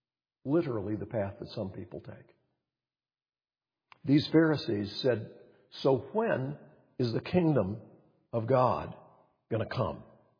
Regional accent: United States; no matter where I travel on this planet, I'm still an American.

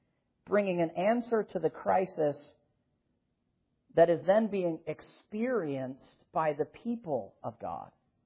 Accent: Minnesota, United States; typically when I grew up in Minnesota, we would watch Fran Tarkenton and Wade Wilson and those Minnesota Viking players.

